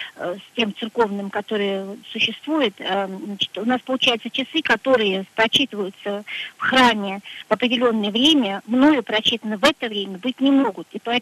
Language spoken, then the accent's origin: Russian; Moscow Oblast, Russia; я из Подмосковья.